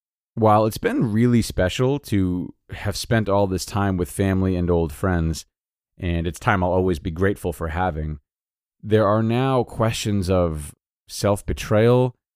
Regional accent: Rhode Island, United States; moved away as an adult; I am from Rhode Island. I'm 30 years old.

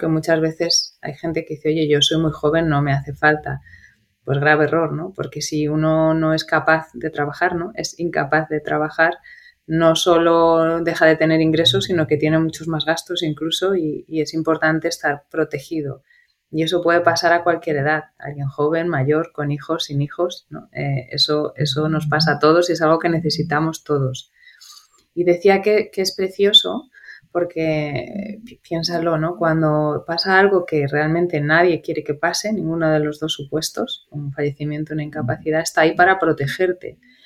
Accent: Madrid, Community of Madrid, Spain; soy de Madrid, gata por los cuatro costados además. Nací aquí, me crié aquí, estudié aquí, si bien es cierto que bueno, literalmente el día que hice mi último examen de la carrera, ese día cogí un avión a las 2 horas. Y me fui a vivir fuera

